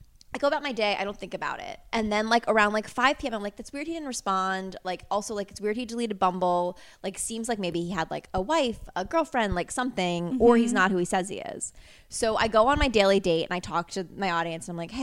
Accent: Connecticut, United States; I'm from Connecticut.

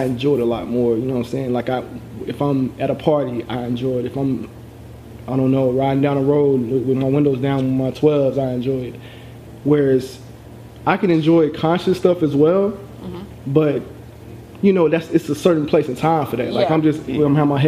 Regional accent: United States; I'm from Lincoln Park, and I'm fucking in London.

